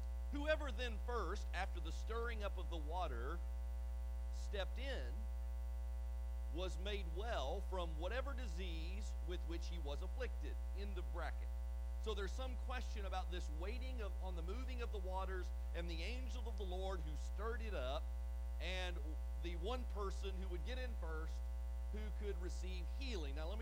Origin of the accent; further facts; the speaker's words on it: New Albany, United States; when Greg and I were little boys growing up in New Albany.